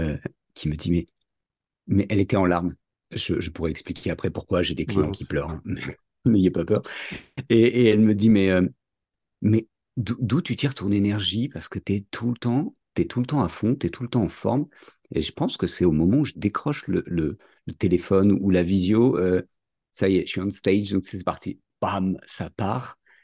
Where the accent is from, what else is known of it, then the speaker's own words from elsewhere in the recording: Paris, Île-de-France, France; born there; now in Montpellier, France; Et j'ai 51 ans. Je vis donc dans le sud de Montpellier. Je suis franco-espagnol. Mais je suis né à Paris.